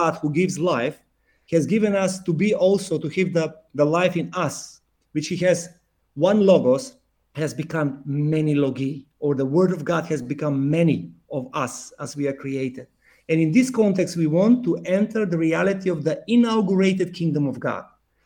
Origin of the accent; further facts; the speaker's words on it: North Macedonia; also born or lived in Croatia; I come from Macedonia, was born and raised here, but I studied in Croatia for 4 years and almost 5 years.